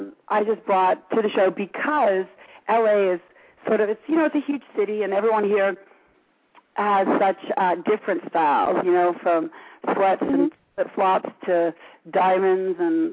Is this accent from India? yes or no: no; Canada; now in United States; I mean, I came from Canada, and I never thought that I would be working in Hollywood